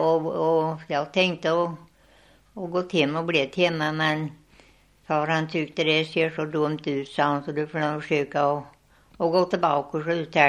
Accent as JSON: {"language": "Swedish", "town": "Månsta", "country": "Sweden", "tie": "born there", "said": "Och jag är född här ute i Månsta. Jag är född ut på Riket heter det kallat. Men jag tror det kallat Hallåsen i skrifterna."}